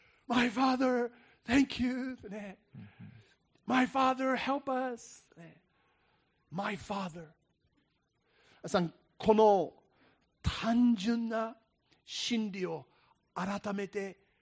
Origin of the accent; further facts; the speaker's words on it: Kyushu, Japan; 僕小さい頃ね、九州に住んでました。